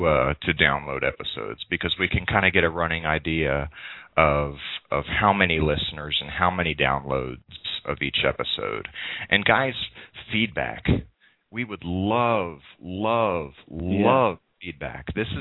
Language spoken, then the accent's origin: English; Chicago, Illinois, United States; But I don't really, because I'm from Chicago.